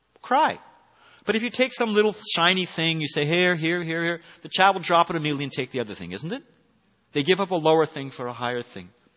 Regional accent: United States; I was raised in America.

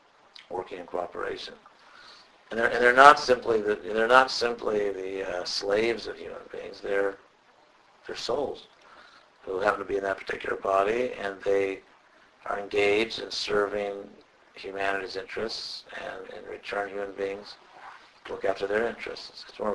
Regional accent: Western United States, United States; I'm from the Western United States. I've seen a lot of wilderness and rugged scenery and all that stuff.

